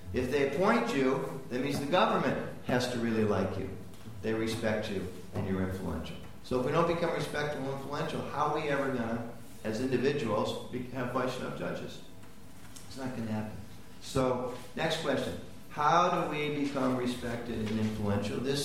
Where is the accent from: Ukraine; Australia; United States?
United States; I'll give you a hint. I'm from America.